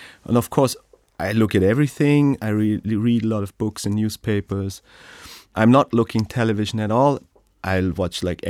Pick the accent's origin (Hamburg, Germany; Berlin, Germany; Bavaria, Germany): Bavaria, Germany; Munich; But if it comes to Munich, like in my hometown, I think Munich did it quite well because we had a lot of immigrants coming here.